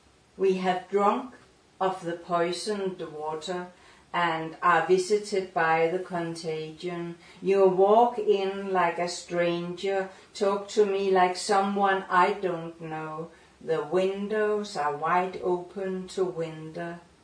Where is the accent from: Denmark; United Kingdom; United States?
Denmark; first language Danish; English is a second language; I mostly read in English, but I give you few examples in Danish. and I start with my mother tongue.